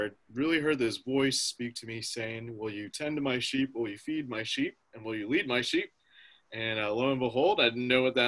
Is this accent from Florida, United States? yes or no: no; Dallas, Texas, United States; also born or lived in Queens, New York; I was born in Queens, New York, but my family and I got to Texas as quickly as we could, and I actually grew up in the Dallas area.